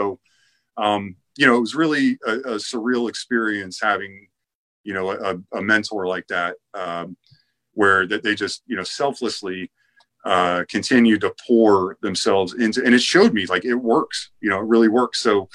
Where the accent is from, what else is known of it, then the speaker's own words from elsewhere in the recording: Tampa, Florida, United States; one of my heroes growing up in Tampa Bay and being a wrestling fan.